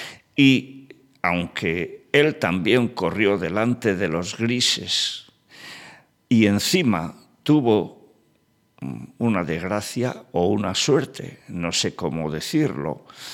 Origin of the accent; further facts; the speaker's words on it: Almería, Andalusia, Spain; además de paisano, porque yo soy almeriense, como todos sí, ustedes saben, y él también.